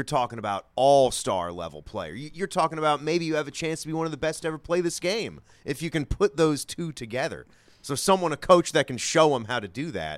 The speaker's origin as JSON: {"language": "English", "region": "Minnesota", "country": "United States", "tie": "born or raised there", "said": "Growing up in Minnesota, certain states, Indiana, basketball state, right?"}